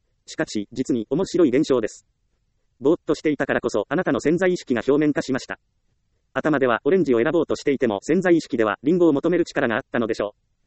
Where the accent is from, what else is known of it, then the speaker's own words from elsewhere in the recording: Ehime, Japan; 私の地元は愛媛です。